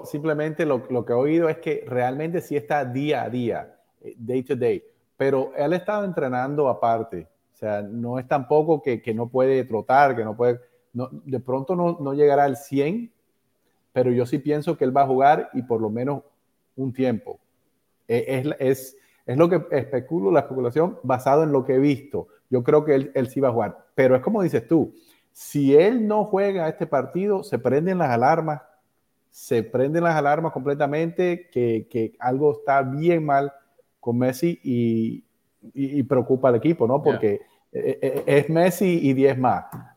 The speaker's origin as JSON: {"language": "Spanish", "town": "Barranquilla", "region": "Atlántico", "country": "Colombia", "said": "Yo soy colombiano de Barranquilla."}